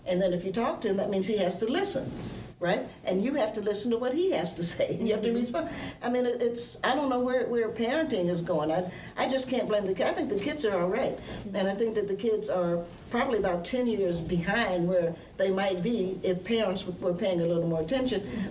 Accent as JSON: {"language": "English", "region": "Southern United States", "country": "United States", "said": "I'm a Southerner, so I love to cook."}